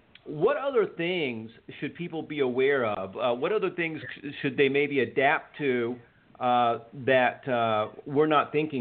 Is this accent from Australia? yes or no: no; Cuba; I grew up, I was born in Cuba. And so I learned Spanish a lot quicker than my parents did